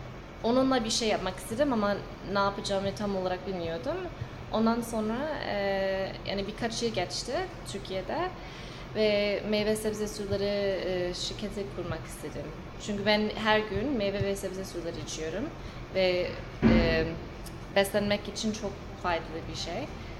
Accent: Pennsylvania, United States; moved away as an adult; now in Turkey; Ben Amerika'da doğdum, büyüdüm. Pennsylvania'da. Babam Türk, annem Amerikalı.

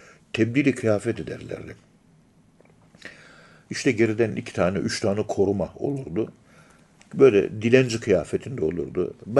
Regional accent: Ankara, Turkey; Ankara'nın yerlisiyim. Şehirden hiç çıkmamışım.

